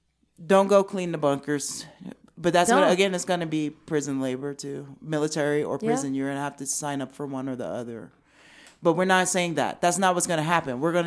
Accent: Queens, New York, United States; Like, I'm from Queens. You know, we knew who Donald Trump was when he was back then.

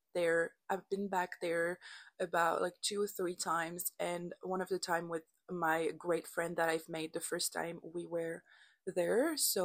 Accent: France; moved away as an adult; now in Canada; I am fully French, but I am Canadian, which allow me to stay in the country as long as I want.

